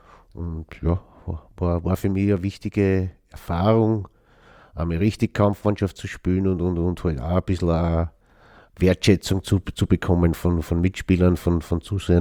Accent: Götzendorf, Lower Austria, Austria; Ja, in Götzendorf aufgewachsen, wie man halt am Land aufwächst.

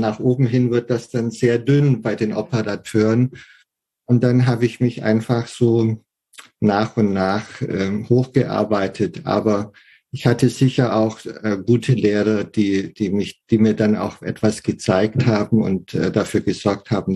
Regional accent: Weißenhorn, Bavaria, Germany; bin aus Weißenhorn, das in der Nähe von Pfaffenhofen

